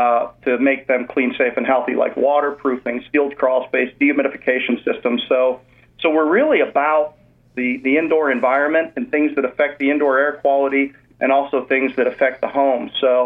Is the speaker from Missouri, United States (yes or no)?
no; Chicago, Illinois, United States; I grew up in Chicago as the middle brother of three boys